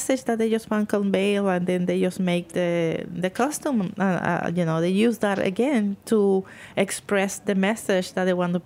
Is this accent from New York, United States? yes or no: yes; New York, United States; But because I'm a New Yorker